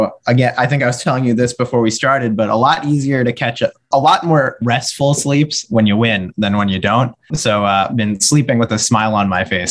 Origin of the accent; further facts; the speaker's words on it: Pennsylvania, United States; So I am born and raised in Montgomery County, Pennsylvania. So I'm a Pennsylvanian through and through. So growing up there, went to high school there